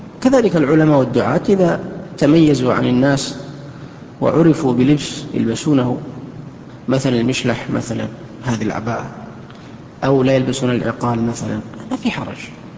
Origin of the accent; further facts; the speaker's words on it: Saudi Arabia; فالعادة جرت عندنا في السعودية هنا